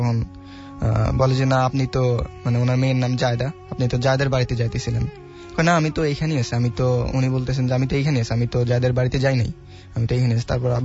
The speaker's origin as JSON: {"language": "Bangla", "town": "Dhunat", "region": "Rajshahi Division", "country": "Bangladesh", "said": "আমি বগুড়া থেকে আসছি, বগুড়ার দুনট থেকে আসছি।"}